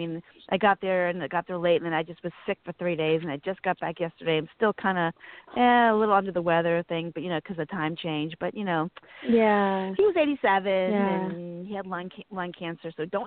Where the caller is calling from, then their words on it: Virginia, United States; the girl from Virginia.